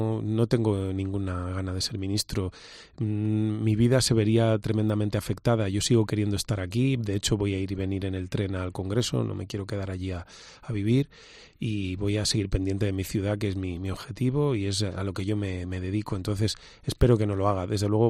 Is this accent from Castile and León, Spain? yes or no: yes; Valladolid, Castile and León, Spain; de mi niñez en Valladolid